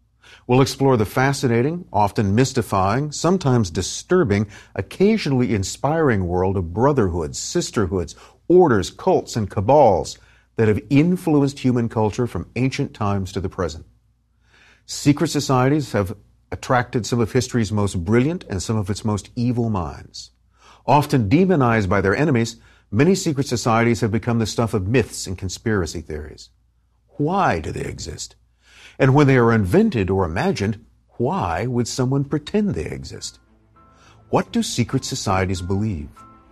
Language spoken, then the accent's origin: English; Taft, California, United States; I grew up in Taft, California, in the San Joaquin Valley. Taft was a dry, gritty oil town, mostly blue-collar.